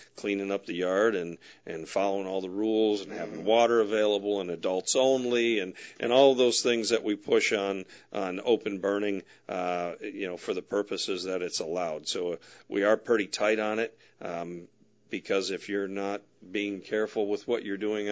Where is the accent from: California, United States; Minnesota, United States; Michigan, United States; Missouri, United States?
Michigan, United States; Detroit; For those of you that don't know, I'm originally from the Detroit area, and I'm a huge Red Wings fan.